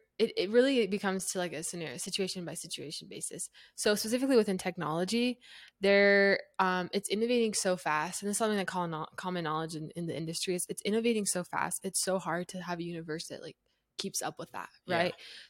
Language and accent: English; Utah, United States; Like, I was you know, born and raised in Utah, and so that made it so.